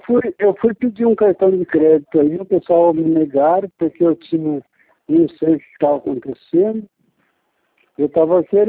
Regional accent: Aparecida, São Paulo, Brazil; Sou de Aparecida do Norte.

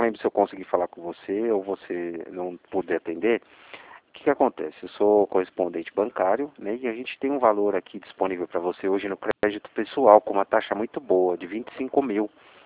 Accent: Atibaia, São Paulo, Brazil; De Atibaia.

